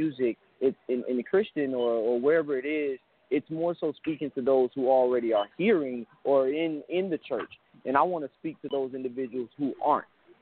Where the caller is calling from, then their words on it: Atlanta, Georgia, United States; I'm from Atlanta, Georgia.